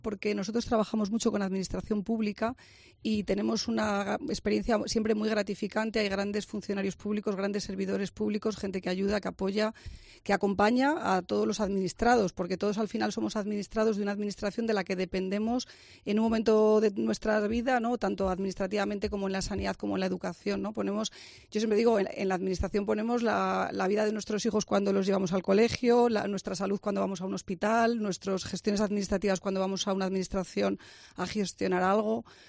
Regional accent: Zamora, Castile and León, Spain; porque la gente, como somos de Zamora, busca mucho la oposición de la administración más cercana

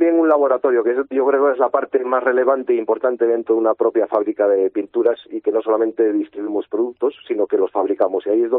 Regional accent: Asturias, Spain; como buenos asturianos que somos, pues somos gente cercana

